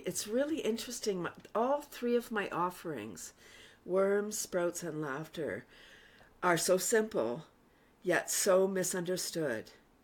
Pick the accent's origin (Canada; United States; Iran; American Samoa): Canada; Toronto, Ontario; now in Bradford, Canada; I'm from Toronto, but I moved up to Bradford in 93 and bought a house.